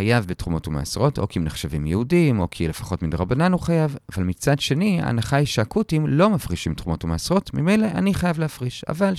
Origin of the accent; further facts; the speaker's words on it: Ra'anana, Central District, Israel; אני גדלתי בילדותי ברעננה, ממזרח יש לנו את כפר סבא, וממערב את הרצליה